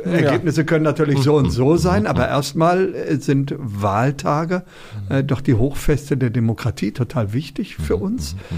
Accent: Hanover, Lower Saxony, Germany; Die geht in meine Heimatstadt, das ist Hannover

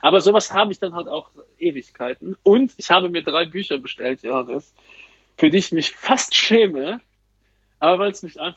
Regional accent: Luxembourg; Gummiband? Bei uns in Luxemburg heißt das Lastik.

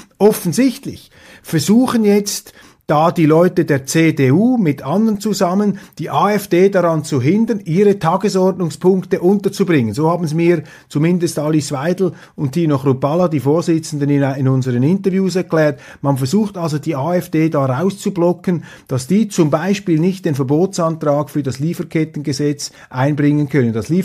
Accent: Switzerland; Ich da als Schweizer Zaungast mitten auf der Pressetribüne

